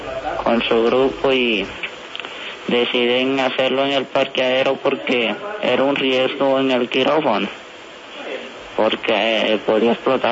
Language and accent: Spanish; Montería, Córdoba, Colombia; porque yo soy de Montería, Córdoba